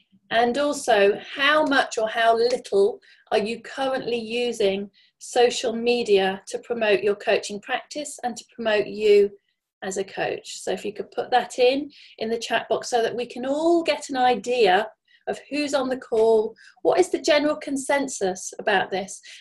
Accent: Grantham, East Midlands, United Kingdom; people back in my hometown of Grantham in Lincolnshire to know about saboteurs

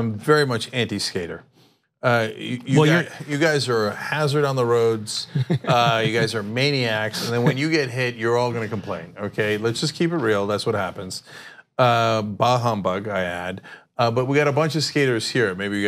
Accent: New Jersey, United States; and we had almost no skating culture in where I grew up in New Jersey.

